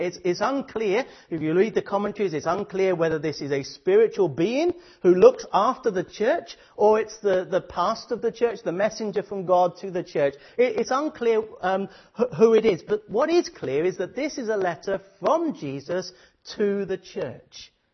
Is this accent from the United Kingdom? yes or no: yes; England, United Kingdom; I can say that I'm English, so it's okay.